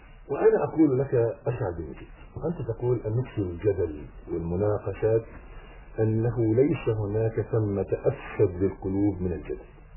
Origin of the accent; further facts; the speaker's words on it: Egypt; يعني مثلا عادتنا إحنا كمصريين إحنا نأكل الحلو في الأخر،